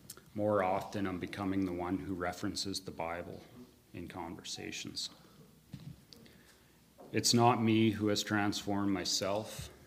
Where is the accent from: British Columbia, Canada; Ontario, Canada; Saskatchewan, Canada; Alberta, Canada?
British Columbia, Canada; Prince George; I'm 39 years old. I'm the middle of five siblings. I grew up in Prince George in a Christian home. Our family went to the Alliance Church.